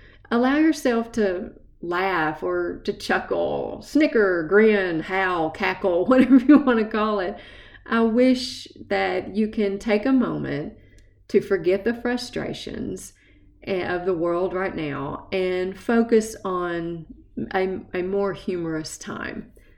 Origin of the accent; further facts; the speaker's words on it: Tennessee, United States; accent: East Tennessee; So that's my East Tennessee accent for you.